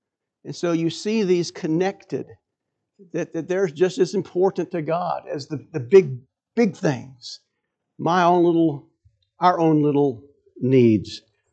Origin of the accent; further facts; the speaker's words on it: Atlanta, Georgia, United States; When I was growing up in Atlanta, when we would go to downtown Atlanta